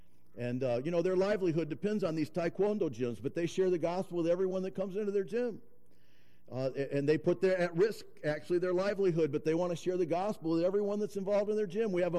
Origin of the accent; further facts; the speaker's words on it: United States; I'm from the United States